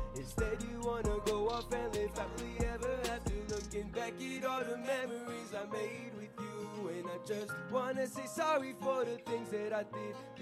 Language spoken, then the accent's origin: English; Montreal, Quebec, Canada; I'm from Montreal.